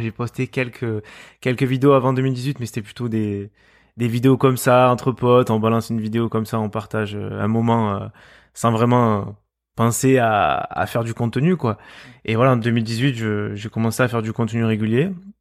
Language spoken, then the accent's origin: French; Marseille, Provence-Alpes-Côte d'Azur, France; accent: Marseille; Je suis marseillais, on peut l'entendre très certainement à ma voix. J'ai 27 ans